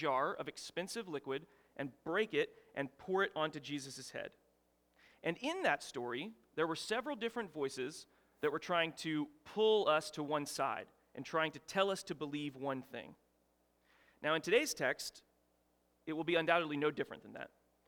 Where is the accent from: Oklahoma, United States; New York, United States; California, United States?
Oklahoma, United States; which I'm from Oklahoma, and we just recently had the Red River rivalry, so you know that being from Oklahoma, you really can't enjoy anything of Texas culture.